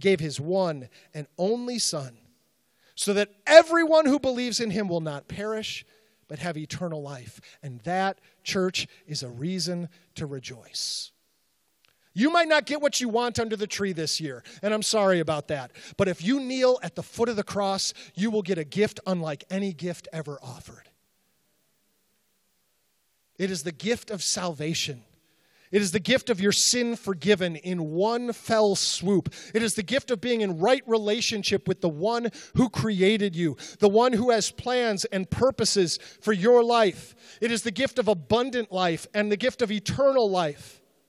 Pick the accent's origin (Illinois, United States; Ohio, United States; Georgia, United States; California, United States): Illinois, United States; Chicago; and anytime I go to Chicago, I was born and raised in Chicago, and anytime I go to Chicago on business, there are a few places that I have to stop